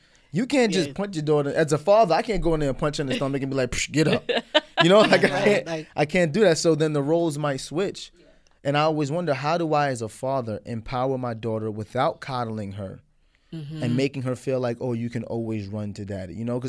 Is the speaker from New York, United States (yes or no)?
yes; Brooklyn, New York, United States; Listen, growing up in Brooklyn, you had, like, we went through this.